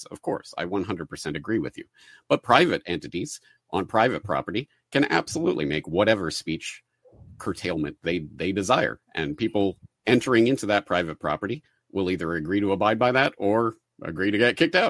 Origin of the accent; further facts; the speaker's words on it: Canada; now in Japan; but I'm in Japan. I'm Canadian.